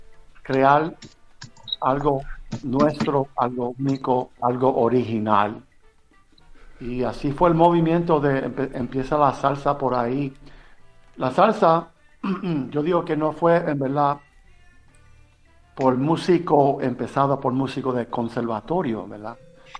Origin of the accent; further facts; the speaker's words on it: Brooklyn, New York, United States; also born or lived in Bronx; yo nací en el Bronx, ¿verdad? En el Bronx, pero entonces ya como los 11 años, llegamos a Brooklyn, de una sección que ahora se llama, bueno, siempre se ha llamado Bushwick